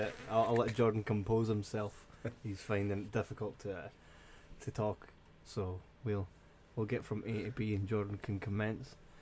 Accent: Scotland, United Kingdom; we're Scottish, we get the banter, we get the community

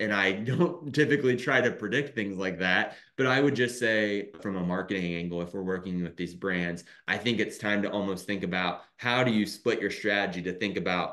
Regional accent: Indiana, United States; I grew up in Carroll County, Indiana. I graduated with 80 kids in my high school

